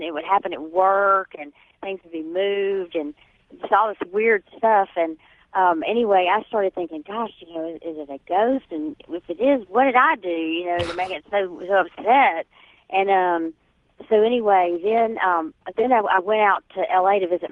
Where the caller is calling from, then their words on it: Memphis, Tennessee, United States; I'm calling from Memphis, Tennessee.